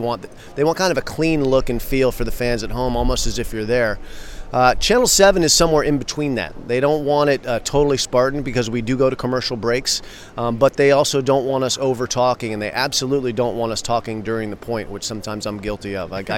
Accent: United States; now in Australia; They're one of the three major networks in Australia, like an NBC or an ABC back home.

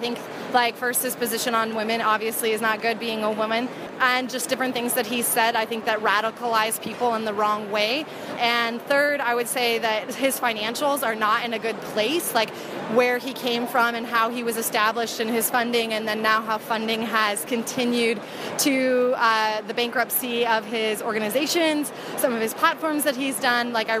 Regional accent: Oregon, United States; also born or lived in South Korea; No, actually, I'm from Oregon, but I most recently moved back from South Korea.

